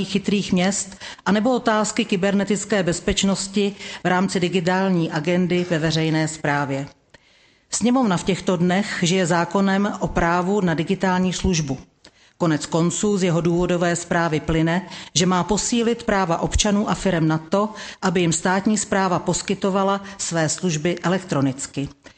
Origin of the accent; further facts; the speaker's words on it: Pardubice, Pardubice Region, Czechia; Jsem z Pardubic, tak jenom takovou poznámku.